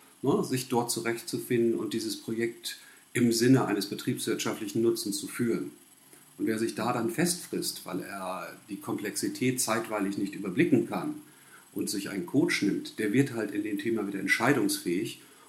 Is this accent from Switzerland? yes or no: no; Wilhelmshaven, Lower Saxony, Germany; now in Hamburg, Germany; Zu meiner Person, ich bin 44 Jahre alt, kein gebürtiger Hamburger, ich komme aus Wilhelmshaven. Ich bin hier, weil es hier mehr berufliche Möglichkeiten gibt.